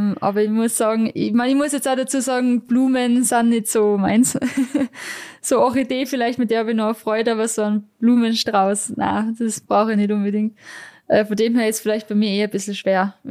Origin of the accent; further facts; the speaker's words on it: Austria; Das ist natürlich die größte Auszeichnung bei uns in Österreich, was man eigentlich kriegen kann als Sportlerin.